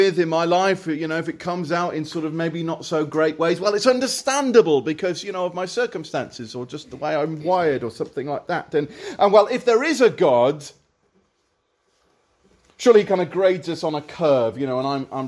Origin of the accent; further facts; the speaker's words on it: United Kingdom; Now, we're British, after all